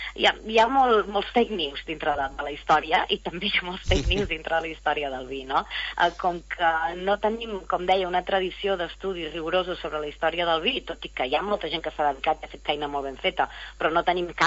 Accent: Girona, Catalonia, Spain; Jo sóc originària de Girona, la meva família, però d'origen han viscut en diferents pobles de l'Empordà, per tant, és un territori meu molt conegut

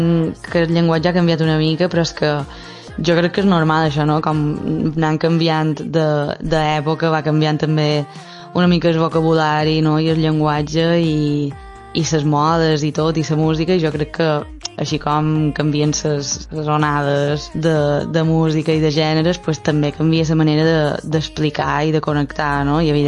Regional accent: Balearic Islands, Spain; Tots, vull dir, mallorquins tenim... Vull dir, tots que van compartint una miqueta segons quines traces d'escriure, no?, perquè jo crec que és el paisatge on t'has criat i has viscut tant d'anys

